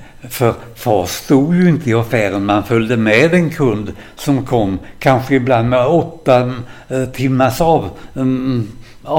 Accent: Kronoberg County, Sweden; accent: Småland; Och 3 mil därifrån så föddes jag i en sån där bondgård, en sån där stor länga med rödfärgade och vita knutar. Men färgen var flagrad nästan under hela min barndom. Vi hade ett ganska fattigt hemma.

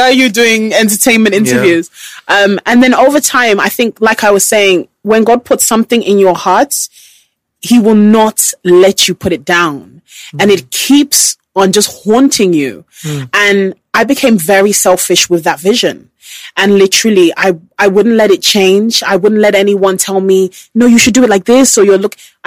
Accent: United Kingdom; As a British person, tea is more premium than champagne.

